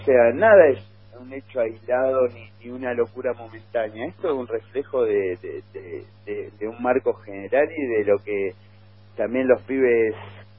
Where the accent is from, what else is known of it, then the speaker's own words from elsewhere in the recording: Argentina; lo que nos toca como desafío como argentinos pasar este momento y crecer